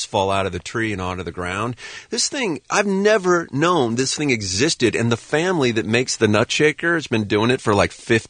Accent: Ohio, United States; I remember this when I grew up in Ohio, they said that.

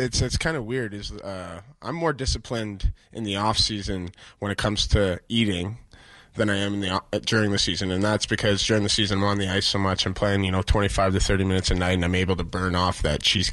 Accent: London, Ontario, Canada; I go back home to my hometown, London, Ontario, and I go back to my house and just chill.

